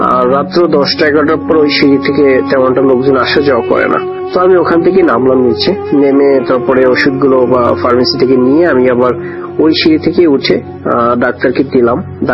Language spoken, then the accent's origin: Bangla; Barisal, Barisal Division, Bangladesh; now in Saudi Arabia; থাকি সৌদি আরবের আলদোয়াদনি শহরে। আমি এখানে একটা টয়েটো কোম্পানিতে জব করি। আমার দেশের বাড়ি বরিশাল জেলা